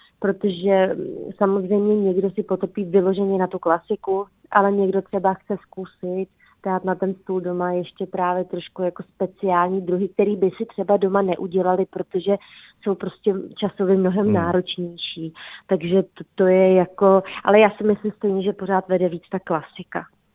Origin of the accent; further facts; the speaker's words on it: Bohemia, Czechia; Já si myslím, že u nás v Čechách jsme pořád spíše jako tradičnější